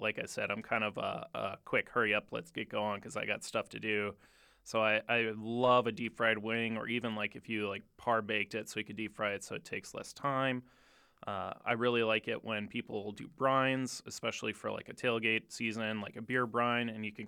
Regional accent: Venturia, North Dakota, United States; So I come from a very small town located near Ashley, North Dakota, and between Eureka, South Dakota, called Venturia. I grew up there on a farm maybe about 7 miles outside of town.

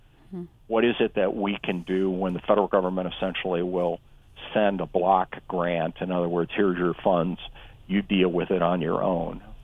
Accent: Yankton, South Dakota, United States; And there is a sales tax on that goes to my hometown of Yankton and to my state.

